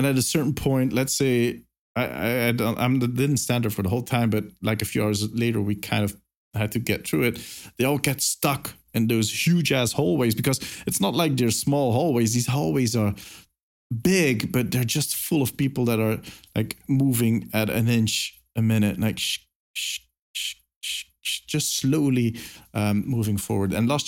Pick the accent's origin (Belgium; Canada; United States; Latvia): Belgium; Ghent, Flanders; Well, they do this con over here in my hometown of Ghent, which is called Facts, which is okay.